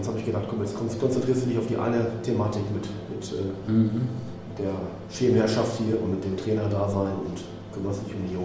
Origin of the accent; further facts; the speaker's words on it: Hamm, North Rhine-Westphalia, Germany; Ich komme ursprünglich aus Hamm. So, da habe ich eine Fahrt bis hierhin.